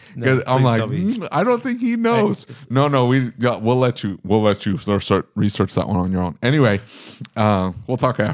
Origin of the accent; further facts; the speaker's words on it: Northeast, United States; So I'm from the Northeast, right?